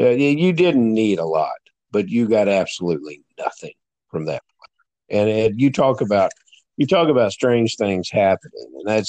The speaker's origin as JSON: {"language": "English", "region": "Kentucky", "country": "United States", "tie": "born or raised there", "said": "I grew up in Kentucky, so naturally I was raised on basketball."}